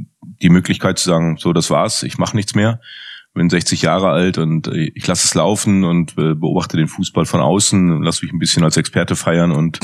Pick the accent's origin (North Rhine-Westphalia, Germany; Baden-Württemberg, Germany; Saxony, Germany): North Rhine-Westphalia, Germany; ich möchte gerne in der Region, wo ich groß geworden bin, auch mal fußballerisch arbeiten. Und das ist für mich der Pott.